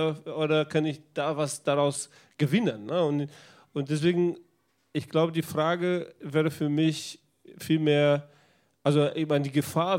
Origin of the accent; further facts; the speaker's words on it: Brazil; die Theologie, mit der ich aufgewachsen bin in Brasilien.